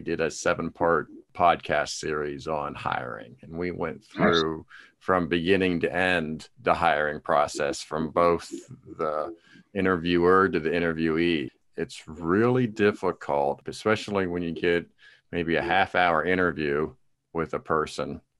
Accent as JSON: {"language": "English", "region": "Pennsylvania", "country": "United States", "lives_now": "Baltimore, United States", "said": "I was from Pennsylvania, so I was new to the city, new to the profession"}